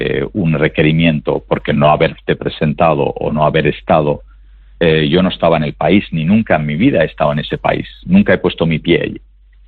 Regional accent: Asturias, Spain; also born or lived in Málaga; si soy asturiano, si quieres me vengo con un turbante la próxima vez, pero no lo sé. Tengo el nombre de mi abuelo, me siento muy orgulloso de ello, como asturiano, pues muy orgulloso, y como malagueño que llevo

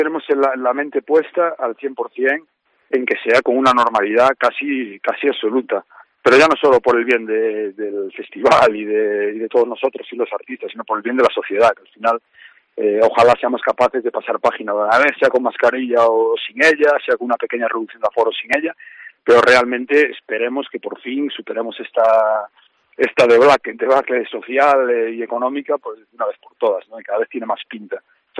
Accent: Bueu, Galicia, Spain; Nosotros somos de Bueu

